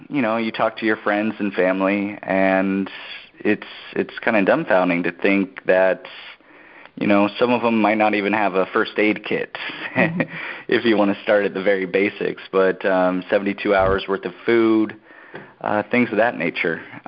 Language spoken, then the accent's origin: English; California, United States; You know, as a Californian, we may not get the hurricanes, but we get everything else.